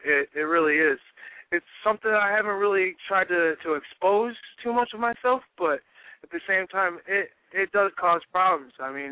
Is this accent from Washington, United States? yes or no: no; Michigan, United States; now in Naples, United States; Like, I'm originally from Michigan, and it was sometimes an issue, not as much, but it was. And then when I moved to the South, I moved down to Naples, Florida.